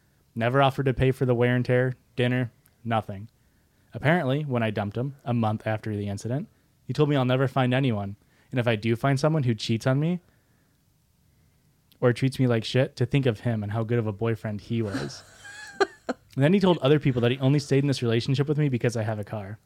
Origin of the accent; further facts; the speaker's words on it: Canada; A little more background. I am Canadian, and he came here on an exchange program from Italy.